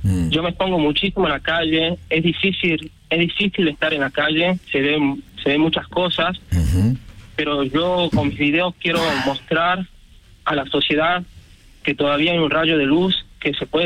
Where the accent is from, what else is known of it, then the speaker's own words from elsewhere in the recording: San Miguel de Tucumán, Tucumán, Argentina; Yo tengo 22 años. Soy de San Miguel de Tucumán.